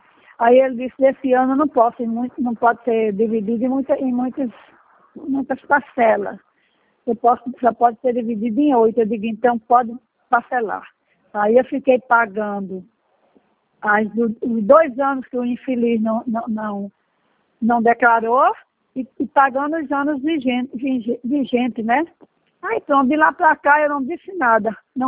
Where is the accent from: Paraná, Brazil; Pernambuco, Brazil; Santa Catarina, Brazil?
Pernambuco, Brazil; Minha família é quase toda daí. É, aliás, é toda paraibana, só eu que sou pernambucana.